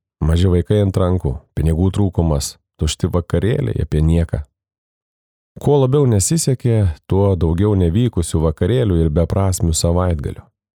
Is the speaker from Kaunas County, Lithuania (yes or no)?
yes; Kaunas, Kaunas County, Lithuania; Esu lietuvis, gimęs ir augęs Kaune.